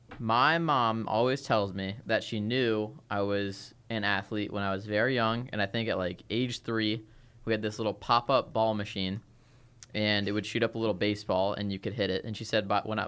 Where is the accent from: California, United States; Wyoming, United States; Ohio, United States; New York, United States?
Ohio, United States; Cincinnati; I'm from Cincinnati, Ohio.